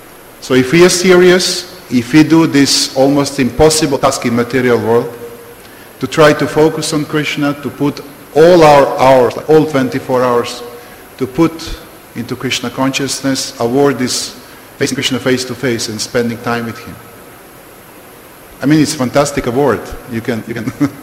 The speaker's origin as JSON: {"language": "English", "country": "Serbia", "second_language": "English", "said": "And Serbia, I'm from Serbia, this is old Yugoslavia, this was quite 80s country."}